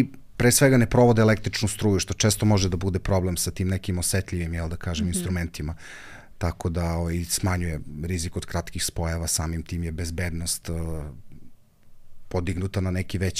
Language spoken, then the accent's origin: Serbian; Serbia; Mislim, znaš, dobro, mi smo Srbi